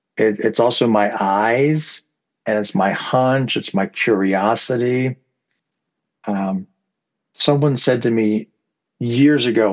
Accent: Pennsylvania, United States; So actually, I'm a dual citizen. I'm an American and a Canadian, although I live in Pennsylvania pretty much my entire life.

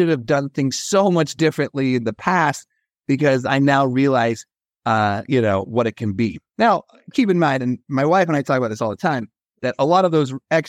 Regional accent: Colorado, United States; the big sports team, American football sports team in my home state of Colorado.

